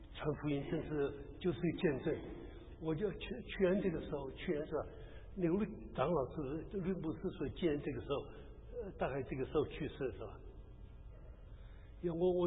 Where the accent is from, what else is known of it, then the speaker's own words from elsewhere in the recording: China; 就我们中国人可怜不了